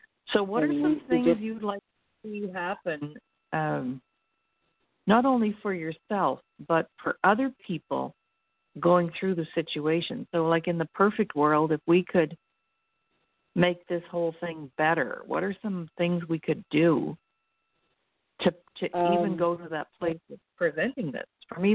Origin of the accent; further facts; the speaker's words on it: Halifax, Nova Scotia, Canada; I am from Halifax, Nova Scotia.